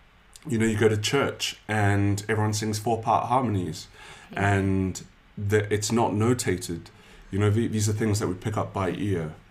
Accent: New Zealand; now in London, United Kingdom; I'm a baritone from New Zealand. Moved here to London to study

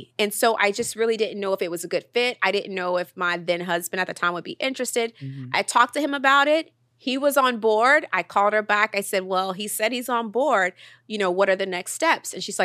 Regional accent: Jonesboro, Arkansas, United States; she also gave me a glimmer of hope that a little girl from Jonesboro, Arkansas could be bigger than Jonesboro, Arkansas.

